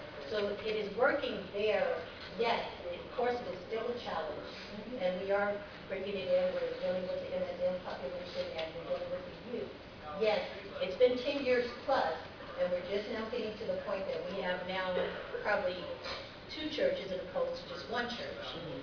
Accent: Kansas City, Missouri, United States; I'm from Kansas City

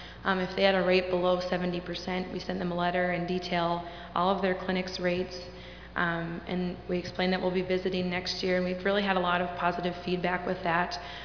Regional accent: North Dakota, United States; from North Dakota

